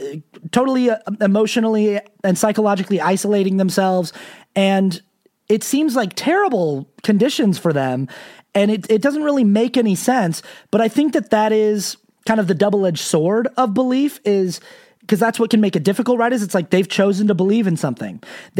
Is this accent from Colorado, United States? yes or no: no; Sandy, Utah, United States; I was raised in the Mormon church in Sandy, Utah.